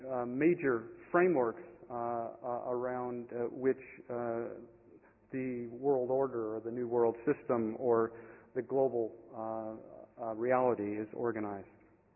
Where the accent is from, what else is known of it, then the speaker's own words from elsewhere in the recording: United States; As an American, I guess I thank you